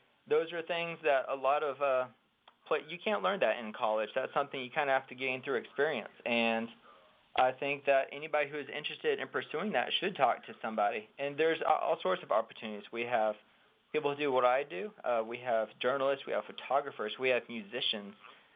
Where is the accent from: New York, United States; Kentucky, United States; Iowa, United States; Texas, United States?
Texas, United States; now in Montgomery, United States; I grew up in Texas, stationed here in Alabama.